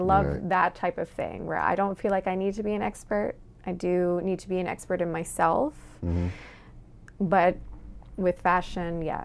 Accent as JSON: {"language": "English", "region": "New York", "country": "United States", "said": "And I'm from New York."}